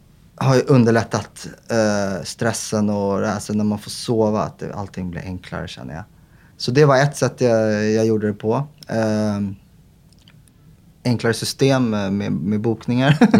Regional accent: Sweden; för att jag är svensk

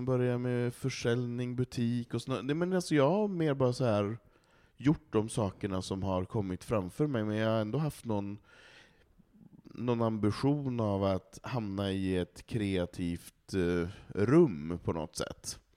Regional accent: Malå, Västerbotten County, Sweden; gå till frisören i Malå i samhället där jag kommer ifrån

